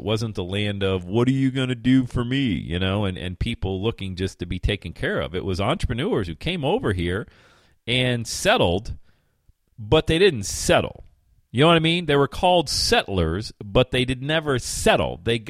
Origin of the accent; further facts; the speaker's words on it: Bradford, Pennsylvania, United States; Remember, if you ever have a Zippo lighter, they were made in my hometown of Bradford, PA.